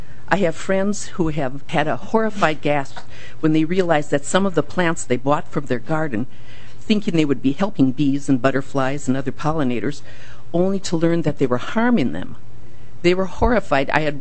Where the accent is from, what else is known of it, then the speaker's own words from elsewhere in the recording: Shorewood, Minnesota, United States; I'm from Shorewood, Minnesota.